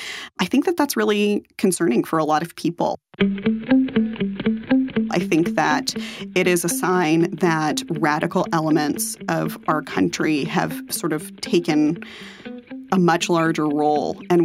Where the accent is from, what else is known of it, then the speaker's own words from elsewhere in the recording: the South, United States; I am from the South, and so every few weeks I get really homesick and make something like very Southern to eat.